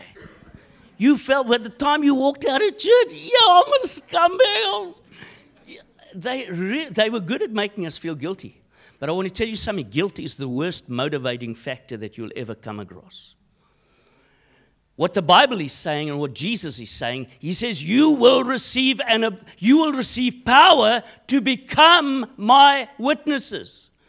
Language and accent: English; Vereeniging, Gauteng, South Africa; I grew up in Vereeniging. I still stay in Vereeniging.